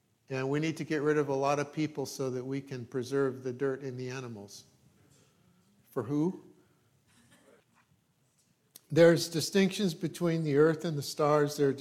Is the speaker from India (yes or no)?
no; Ireland; I'm Irish, so I learned it all the hard way. And I'm half Greek